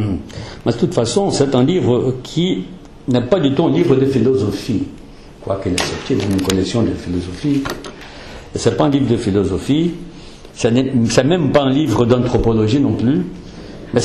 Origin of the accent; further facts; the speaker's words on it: Brazil; French is a second language; parce que je suis brésilien, le Brésil c'est un pays qui a toujours regardé vers l'Atlantique